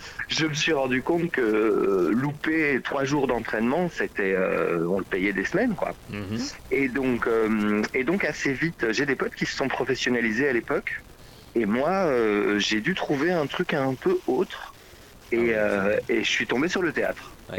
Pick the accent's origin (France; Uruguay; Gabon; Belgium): Belgium; Brussels, Brussels-Capital Region; Et ouais, je suis bruxellois moi.